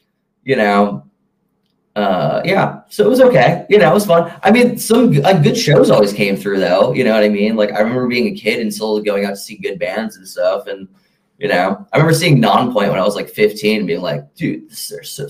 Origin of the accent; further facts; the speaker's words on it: Green Bay, Wisconsin, United States; Well, when I grew up in Green Bay, Wisconsin, out in Suwamico, which is out like in the middle of nowhere in the country.